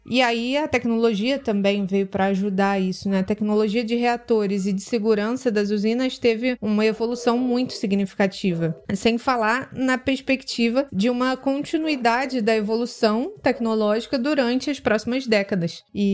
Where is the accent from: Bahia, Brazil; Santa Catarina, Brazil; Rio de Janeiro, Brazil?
Rio de Janeiro, Brazil; Angra dos Reis; aqui na minha cidade natal, em Angra